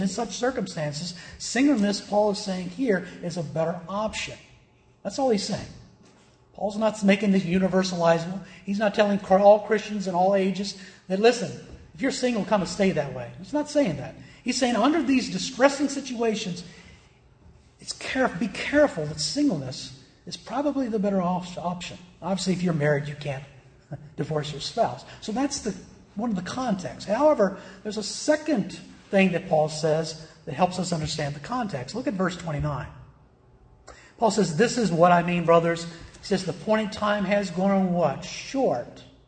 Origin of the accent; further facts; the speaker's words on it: United States; Thank God we grew up in America that we were protected from persecution of the state.